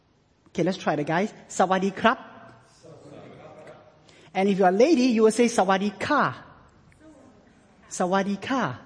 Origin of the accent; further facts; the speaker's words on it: Singapore; I'm from Singapore. My nationality is, I'm a Singaporean, but by race, I'm a Chinese Singaporean.